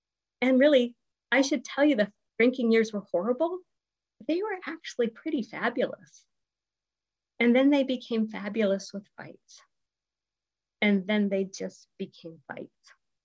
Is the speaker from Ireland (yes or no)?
yes; Ireland; I should have told you that I'm Irish